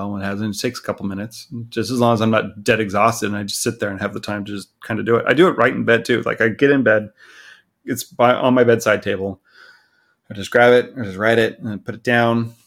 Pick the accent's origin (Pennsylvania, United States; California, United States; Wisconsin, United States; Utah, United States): California, United States; You can tell I grew up in Southern California.